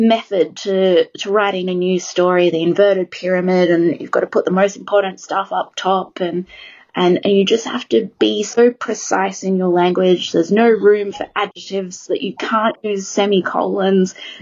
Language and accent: English; Australia; now in Copenhagen, Denmark; So I have dual citizenship. I'm Australian, and I have Italian heritage.